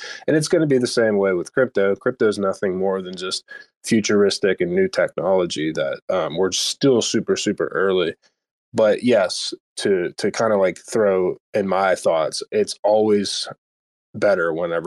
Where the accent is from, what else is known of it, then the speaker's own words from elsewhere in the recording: United States; So I know, like, I'm an American, so a lot of people in America don't realize that.